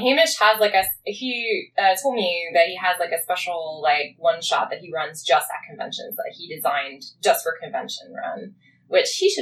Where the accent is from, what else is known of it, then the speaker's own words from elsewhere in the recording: Philadelphia, Pennsylvania, United States; I grew up in Philly.